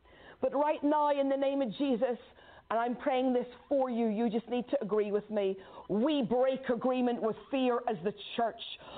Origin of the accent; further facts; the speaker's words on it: Northern Ireland, United Kingdom; Now, you know, I grew up in Northern Ireland, so I'm used to hearing bombs in the natural.